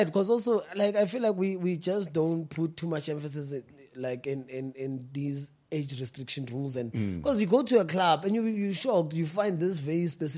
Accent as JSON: {"language": "English", "town": "Johannesburg", "region": "Gauteng", "country": "South Africa", "tie": "born or raised there", "said": "And then when I did, I think my grade 3, that's when we moved back to Joburg, you know."}